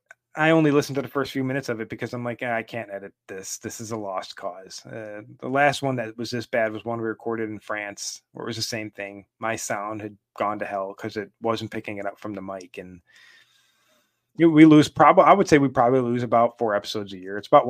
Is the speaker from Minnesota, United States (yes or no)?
no; Buffalo, New York, United States; Again, I am from Buffalo, so when I have teams that do well, I'm cautiously optimistic.